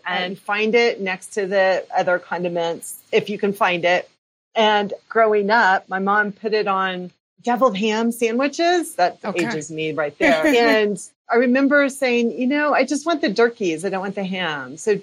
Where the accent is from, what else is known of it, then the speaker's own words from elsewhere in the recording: Oklahoma City, Oklahoma, United States; now in Golden, United States; Well, originally I'm from Oklahoma City.